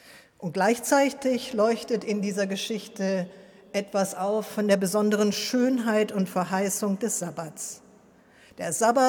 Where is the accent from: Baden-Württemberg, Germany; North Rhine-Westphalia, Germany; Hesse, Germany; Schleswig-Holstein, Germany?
North Rhine-Westphalia, Germany; Ich bin am Rande des Ruhrgebiets aufgewachsen